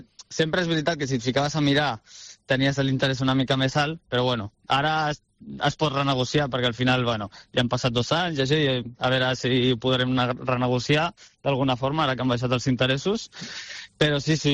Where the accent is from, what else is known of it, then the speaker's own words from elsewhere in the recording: Calafell, Catalonia, Spain; Doncs nosaltres som de Calafell de tota la vida